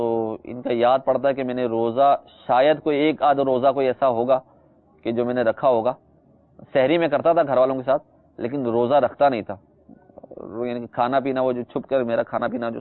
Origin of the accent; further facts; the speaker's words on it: Karachi, Sindh, Pakistan; اور یعنی کہ وہ ہمارا علاقہ تھا قصبہ کالونی کٹی پہاڑی